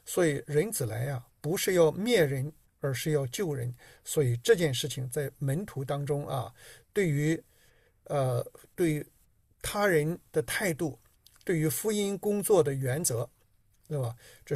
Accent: China; 我们中国人有一句非常可怕的话

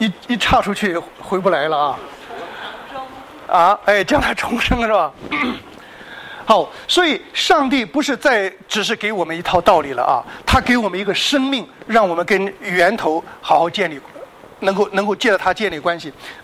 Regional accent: China; 咱们中国人很深体会这个问题，圣人难免三分过犯

